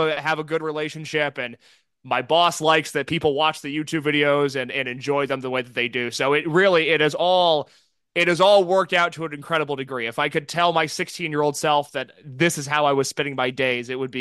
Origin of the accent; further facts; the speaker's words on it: Indiana, United States; I'm from Indiana originally